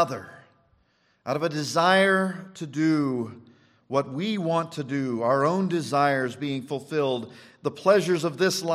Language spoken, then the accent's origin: English; United States; It certainly isn't how we were raised here in America, to be independent, to be individualistic, to be self-determinate.